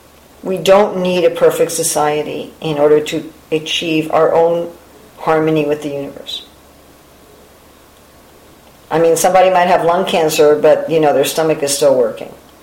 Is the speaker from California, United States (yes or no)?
no; Manhattan, New York, United States; Yeah, I was born and raised in Manhattan.